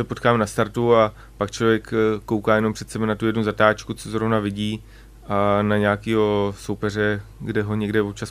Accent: Liberec Region, Czechia; tam na Liberecku, odkud pocházím, nebo na Turnovsku spíš dneska to je

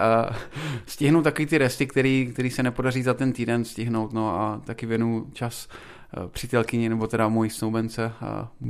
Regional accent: Brno, South Moravian Region, Czechia; Tak já jsem z Brna, když to tak řeknu.

